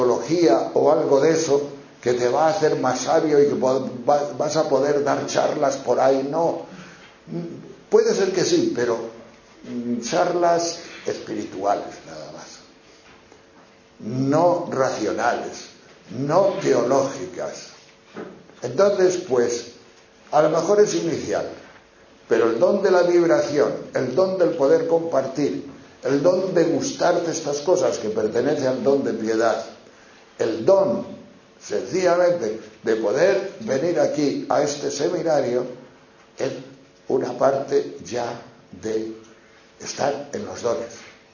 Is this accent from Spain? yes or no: yes; Castile and León, Spain; Yo detecté una vez en un pastor de mi pueblo, de esos pastores que bajan de León a Extremadura guardando los ganados